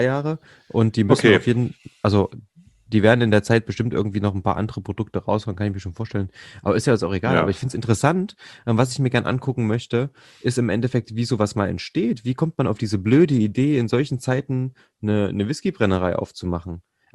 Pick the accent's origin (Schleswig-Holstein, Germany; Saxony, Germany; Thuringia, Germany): Thuringia, Germany; Jena; Ich bin ja original eigentlich Jenenser, also aus Jena stammend.